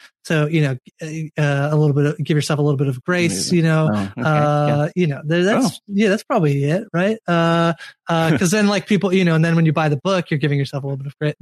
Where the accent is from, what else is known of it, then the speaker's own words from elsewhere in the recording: Canada; I am Canadian.